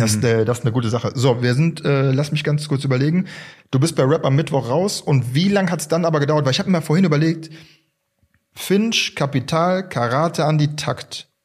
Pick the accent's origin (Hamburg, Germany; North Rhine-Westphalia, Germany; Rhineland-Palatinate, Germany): North Rhine-Westphalia, Germany; Düsseldorf; now in Berlin, Germany; ich bin jetzt schon 10 Jahre hier, ich habe eine Familie hier, Kinder hier, meine Tochter wird Berlinerin oder ist Berlinerin. Ja. Aber ich bin Düsseldorfer, ich bin kein Berliner, und ich würde das auch niemals claimen.